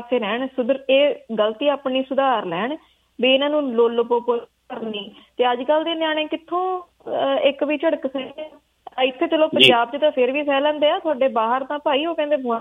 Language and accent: Punjabi; Kishanpur, Punjab, India; ਬਿਲਕੁਲ ਪਿੰਡ ਦੇ ਨੇੜੇ ਸਾਡਾ ਪਿੰਡ ਕਿਸ਼ਨਪੁਰ ਆ ਜੀ।